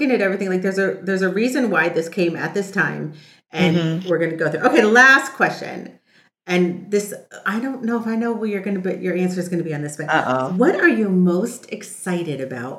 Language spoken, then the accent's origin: English; California, United States; And I grew up in Southern California, yeah, very close to where she's going to be, like within 15 minutes.